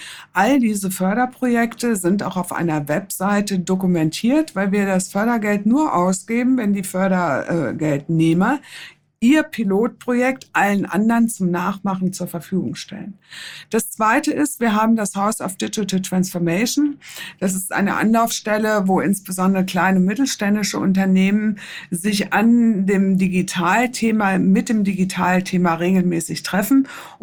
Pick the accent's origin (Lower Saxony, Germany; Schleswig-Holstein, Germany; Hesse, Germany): Hesse, Germany; in meiner Heimat Waldeck in Gorbach